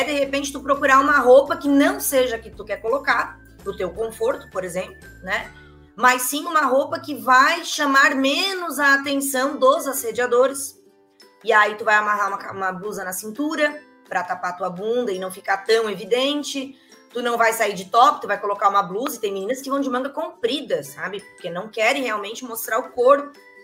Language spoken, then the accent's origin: Portuguese; Criciúma, Santa Catarina, Brazil; Eu sou de Criciúma, Santa Catarina, vou para Curitiba.